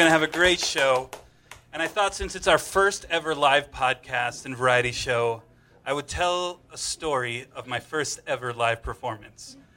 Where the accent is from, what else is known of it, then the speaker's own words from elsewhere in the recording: California, United States; So I grew up in Orange County in a very conservative family, very religious, very Christian.